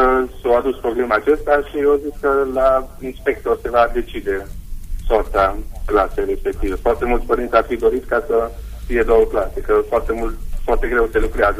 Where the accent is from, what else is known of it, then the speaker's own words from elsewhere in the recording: Sighișoara, Mureș County, Romania; și sunt din Sighișoara